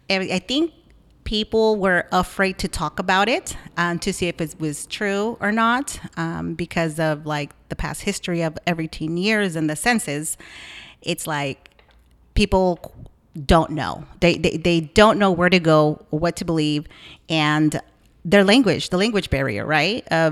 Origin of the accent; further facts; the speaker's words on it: California, United States; I was born and raised in Tehama County.